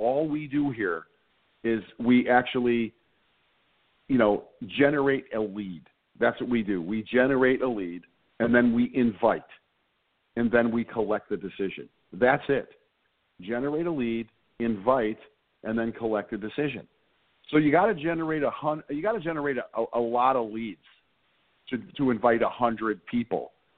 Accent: Chicago, Illinois, United States; I'm from Chicago. I'm from the Southwest

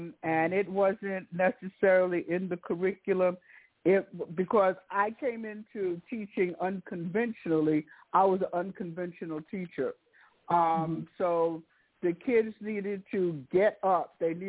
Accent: Mount Vernon, United States; I was raised in Mount Vernon during the early 1960s

